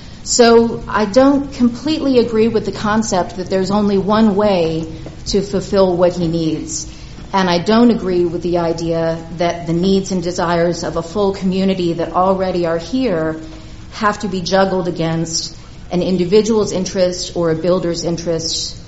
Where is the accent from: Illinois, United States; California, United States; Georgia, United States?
Georgia, United States; Atlanta; I grew up in Atlanta, and I can remember when there was no such thing as Alpharetta.